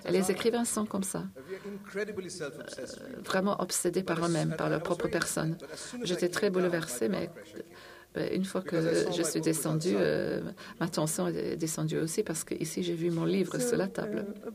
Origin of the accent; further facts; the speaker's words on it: Malaysia; je suis malais, parce que je viens de la Malaisie.